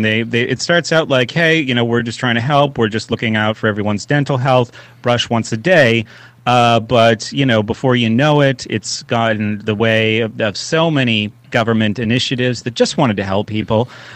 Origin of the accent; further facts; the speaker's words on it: New Hampshire, United States; I grew up in New Hampshire, but I've been here and participating in the Free State Project since 2010